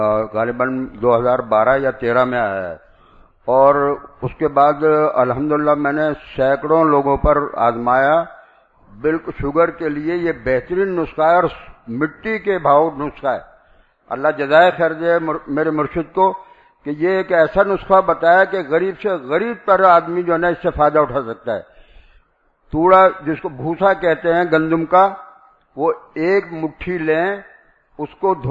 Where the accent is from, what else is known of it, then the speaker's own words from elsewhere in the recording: Karachi, Sindh, Pakistan; اور میں کراچی کا رہنے والا ہوں, کراچی میں بھی کافی لوگوں کو فائدہ ہوا.